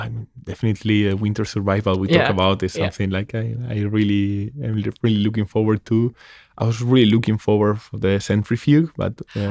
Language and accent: English; Spain; And then a couple of weeks in my hometown in Spain